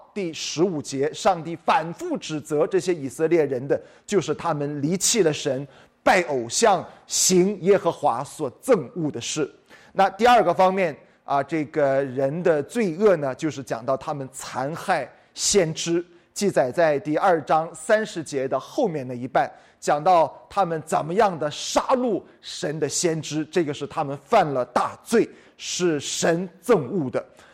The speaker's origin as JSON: {"language": "Chinese", "country": "China", "said": "上帝所讲的就是好像我们中国人所说的哀其不幸，怒其不争。"}